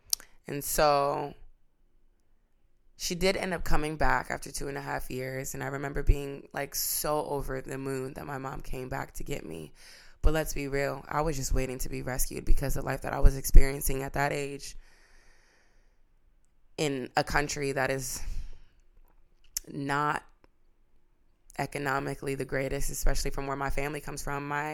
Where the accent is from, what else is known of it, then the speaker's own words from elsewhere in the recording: Brazil; first language Portuguese; English is a second language; I am no longer fluent in Portuguese, even though Portuguese was my first language. When I was in Brazil, I experienced sexual assaults.